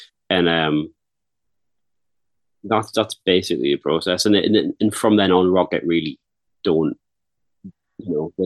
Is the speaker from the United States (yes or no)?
no; United Kingdom; Like, we're British.